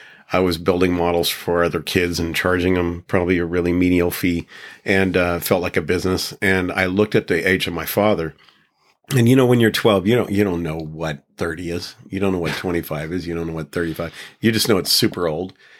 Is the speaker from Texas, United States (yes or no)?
yes; Austin, Texas, United States; especially in Texas, where I grew up in Austin.